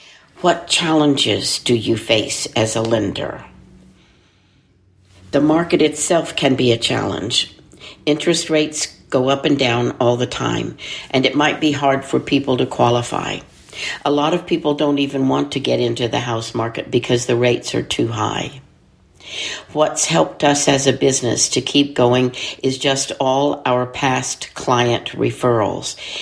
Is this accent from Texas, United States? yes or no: yes; Pecos, Texas, United States; also born or lived in Fort Stockton; I was born in Fort Stockton and then ended up moving to Pecos, where I graduated from high school. I'm a second-generation Mexican-American, so my parents were born here.